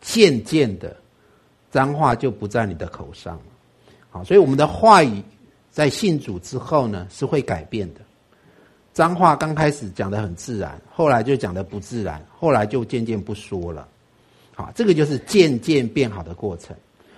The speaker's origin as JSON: {"language": "Chinese", "country": "Taiwan", "said": "大陆国外的人都比我们台湾人更紧张"}